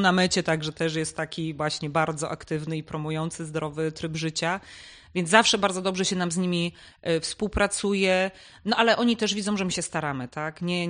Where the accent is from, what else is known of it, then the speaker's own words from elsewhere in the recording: Suchy Bór, Opole Voivodeship, Poland; ja osobiście prawie od urodzenia mieszkam w Suchym Borze, z krótkimi przerwami gdzieś na jakieś studia, wyjazdy, ale generalnie całe swoje życie.